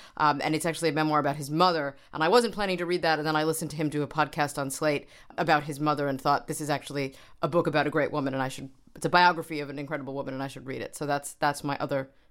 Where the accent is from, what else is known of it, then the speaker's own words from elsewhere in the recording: New York, United States; as somebody who comes very much from the liberal bubble I grew up in New York